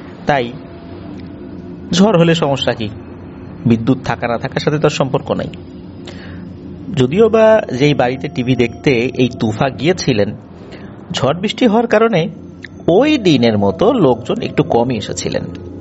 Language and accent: Bangla; Rajbari, Dhaka Division, Bangladesh; এটি আমার নিজ জেলা রাজবাড়ী